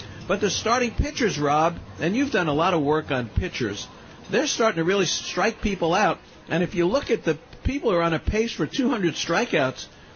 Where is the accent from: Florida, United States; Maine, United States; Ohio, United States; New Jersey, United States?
Florida, United States; Miami; I like he's from Miami. I grew up in Miami.